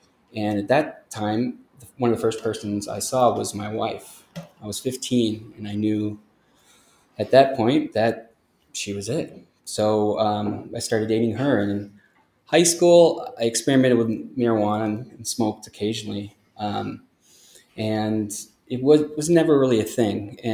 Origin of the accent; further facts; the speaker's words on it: Wisconsin, United States; I'm the oldest of six kids. I grew up in Wisconsin and had a fairly normal, I guess, childhood.